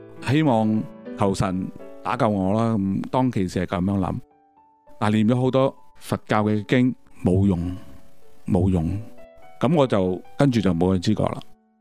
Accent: Hong Kong; 你知我哋香港人发挥个精神咧，就系努力不懈。

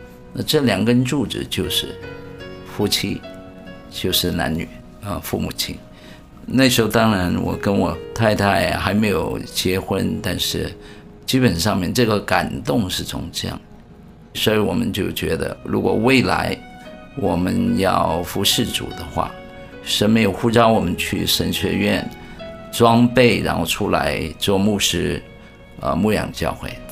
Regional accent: Hong Kong; also born or lived in Taiwan; 其实虽然我从小在香港长大，但是我不是广东人，我是福建人，只不过1949年全家离开中国大陆，父母没有去台湾，到了香港，所以我就在香港长大

